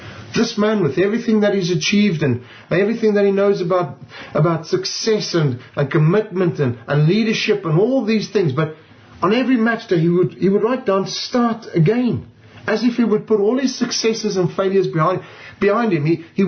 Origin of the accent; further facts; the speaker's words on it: South Africa; now in United Kingdom; I'm from South Africa, born and bred. I first came to the UK on a rugby tour to Cardiff in 1997.